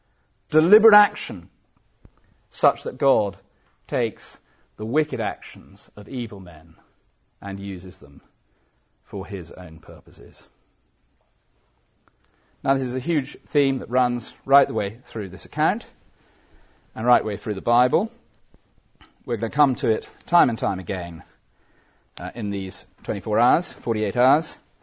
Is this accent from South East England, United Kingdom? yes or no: no; South West England, United Kingdom; he knew I was from Cornwall, you know how it is on the Cornish lanes?